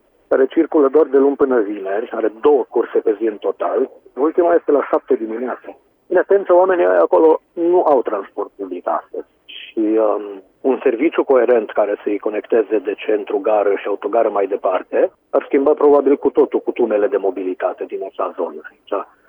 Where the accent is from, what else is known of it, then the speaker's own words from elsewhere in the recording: Cluj-Napoca, Cluj County, Romania; am încercat să propunem ce și cum am știut noi mai bine pentru orașul natal.